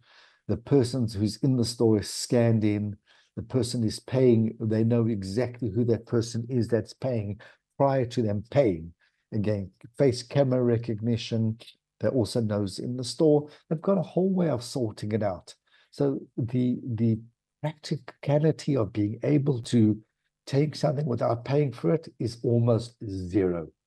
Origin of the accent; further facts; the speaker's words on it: South Africa; So being South African, my first concern was when I said to him, "What do you do about shrinkage, pilferage?"